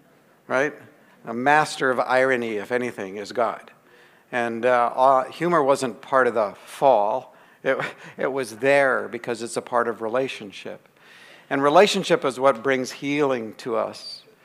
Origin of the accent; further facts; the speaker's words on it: Grand Prairie, Alberta, Canada; born there; I was born in Grand Prairie, Alberta